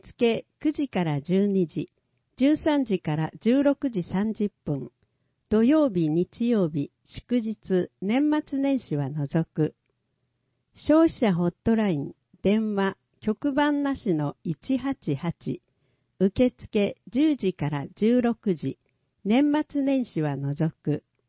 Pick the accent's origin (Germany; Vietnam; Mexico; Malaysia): Malaysia; Japanese is a second language; now in Japan; 私のふるさと、マレーシアの国獣はトラで